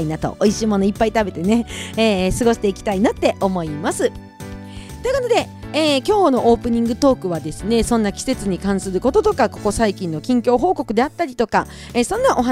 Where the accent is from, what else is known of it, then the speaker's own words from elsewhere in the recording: Kushiro, Hokkaido, Japan; 私の地元の釧路も最近で20度あったっていう話も聞きましたし